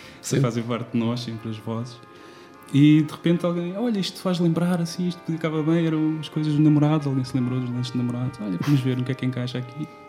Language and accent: Portuguese; Portugal; Somos portugueses, fazemos parte do mundo.